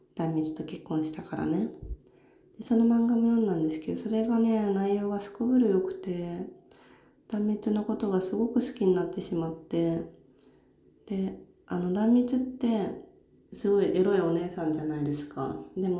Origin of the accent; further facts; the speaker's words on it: Saitama, Japan; 私もともと埼玉出身で、大宮でよく遊んでたんですよ。